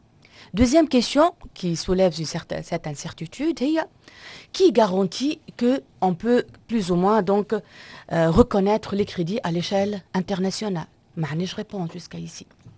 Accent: Tunisia; احنا ديما عندنا في تونس كي نعملوا هكا مشاريع, عندنا بادرة باهية برشا في تونس هي الشباك الموحد

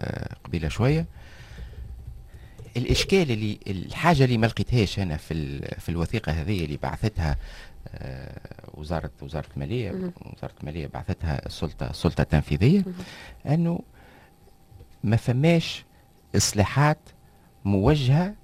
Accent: Tunisia; انا كشعب التونسي انا كمواطن تونسي

